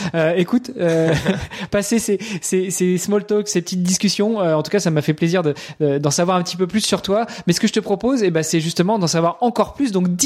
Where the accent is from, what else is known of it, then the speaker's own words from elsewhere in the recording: Normandy, France; Moi, je suis normand.